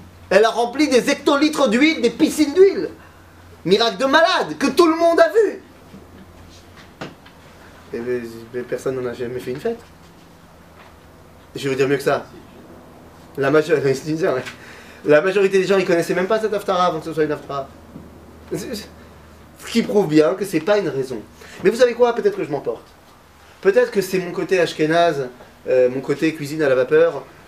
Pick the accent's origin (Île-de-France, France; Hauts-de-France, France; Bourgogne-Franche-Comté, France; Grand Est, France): Grand Est, France; Metz; Bon, alors, je viens de Metz.